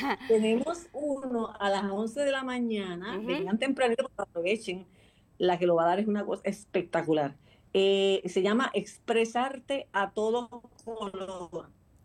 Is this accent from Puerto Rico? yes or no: yes; Puerto Rico; nosotros vamos, como puertorriqueños, al fin, vamos a hacer un poquito más de escándalo